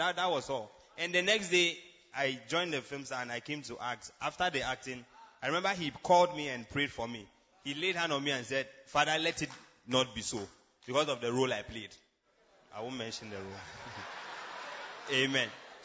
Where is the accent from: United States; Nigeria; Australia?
Nigeria; I'm from Nigeria.